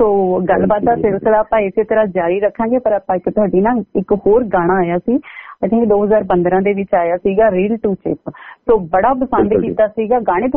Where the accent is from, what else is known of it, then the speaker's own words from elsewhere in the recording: Ludhiana, Punjab, India; ਮੈਂ ਵੀ ਮਾਲਵੇ ਦੀ ਆ, ਮੈਂ ਜੀ ਲੁਧਿਆਣੇ ਤੋਂ।